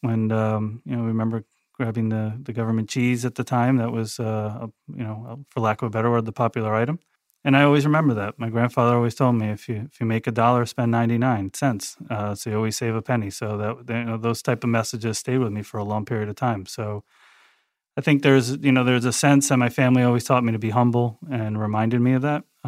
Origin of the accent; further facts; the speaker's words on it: Tarrytown, New York, United States; I was born and raised here locally in Tarrytown. I'm first generation. Both my parents came from Cuba. And at that time, a lot of Cuban immigrants came to Tarrytown. And so I was born and raised in that area. So I've really kind of never left.